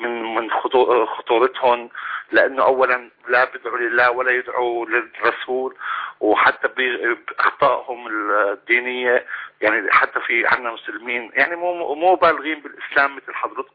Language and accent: Arabic; Syria; now in United Arab Emirates; من سوريا ومقيم بالامارات.